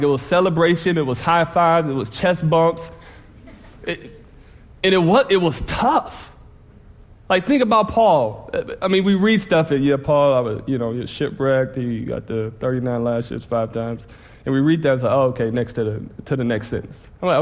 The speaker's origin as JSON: {"language": "English", "town": "Detroit", "region": "Michigan", "country": "United States", "lives_now": "Texas, United States", "said": "and I say we because I'm part of the Texas culture, even though I'm from Detroit."}